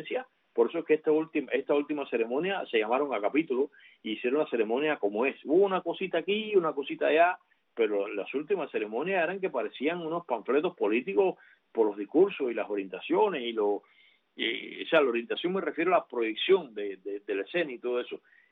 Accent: Cuba; porque yo vengo de Cuba, en que todo es político

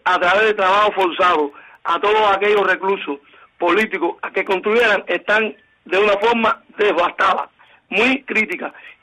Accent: Guane, Pinar del Río, Cuba; en mi pueblo, que quiero rectificarle algo, no es Guamá, es Guane, que está a 25 kilómetros de aquí de la ciudad de Sandino.

